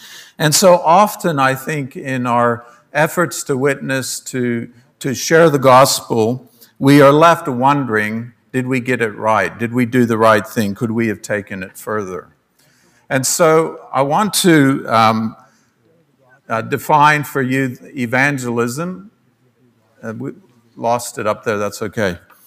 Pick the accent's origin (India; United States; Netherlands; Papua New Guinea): Papua New Guinea; I grew up in Papua New Guinea